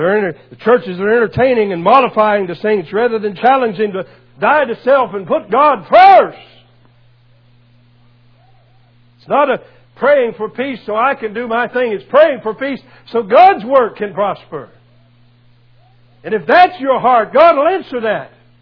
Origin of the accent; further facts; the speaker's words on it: Florida, United States; I'm from Florida, the land of the snowbirds, they call them.